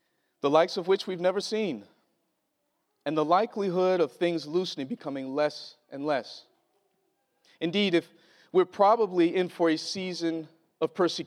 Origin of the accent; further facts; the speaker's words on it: Mississippi, United States; People have asked me, since I moved here, what are the differences? Because I'm from Mississippi.